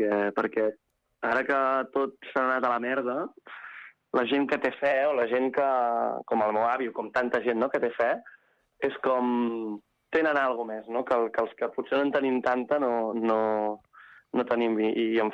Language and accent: Catalan; Igualada, Catalonia, Spain; jo sóc d'Igualada